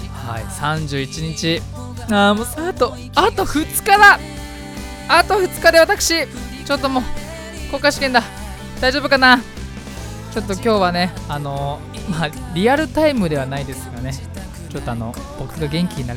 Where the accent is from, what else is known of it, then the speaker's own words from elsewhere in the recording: Fujisawa, Kanagawa, Japan; この番組は藤沢出身の俳優タレントとして活動する